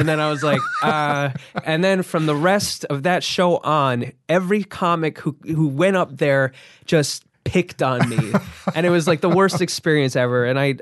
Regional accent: New Jersey, United States; I grew up in New Jersey

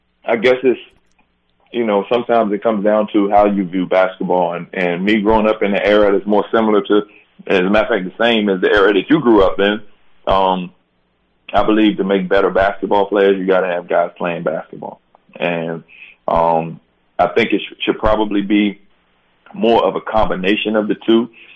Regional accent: Takoma Park, Maryland, United States; Oh, all over the place. Tacoma Park rec. A lot of times we were there at Tacoma Park. Played outside at Candy Cane, which is in Northwest. Played at Sligo Creek, which is in... kind of Silver Spring, Maryland

